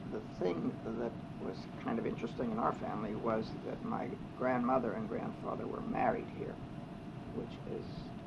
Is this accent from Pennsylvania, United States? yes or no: yes; McKeesport, Pennsylvania, United States; now in Pittsburgh, United States; I was born in McKeesport, and I lived in McKeesport my entire life until about 2 years ago when I moved to Pittsburgh.